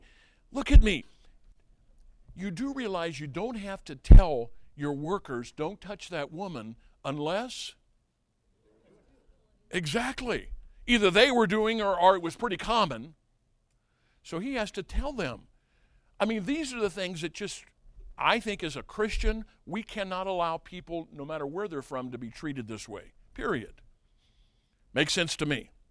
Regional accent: St. Louis, Missouri, United States; I grew up in St. Louis area.

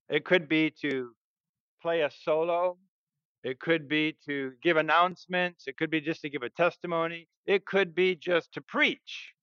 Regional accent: Central African Republic; So where I grew up in the Central African Republic, how many people know where the Central African Republic is?

